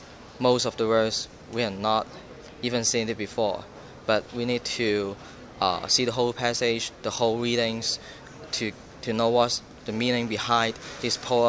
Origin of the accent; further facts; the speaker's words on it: China; English is a second language; reading is very hard for our Chinese people.